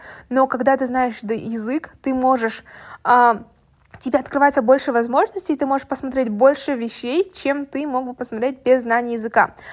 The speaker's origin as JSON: {"language": "Russian", "country": "Kazakhstan", "said": "я могла спокойно ответить на китайском, но потом говорила, что я из Казахстана"}